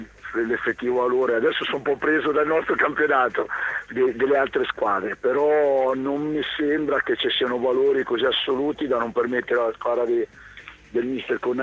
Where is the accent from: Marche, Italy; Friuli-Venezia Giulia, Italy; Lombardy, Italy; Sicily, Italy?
Marche, Italy; Ancona; perché io da anconetano vorrei che ritornasse l'Ancona dove stramerita.